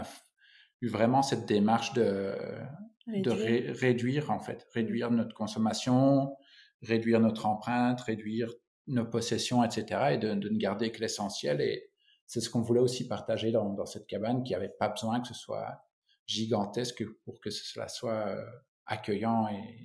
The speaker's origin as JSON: {"language": "French", "country": "Belgium", "said": "je suis belge, on a de l'hiver, on a de la pluie, on supporte pas les grosses chaleurs, enfin la plupart des Belges ne les supportent pas"}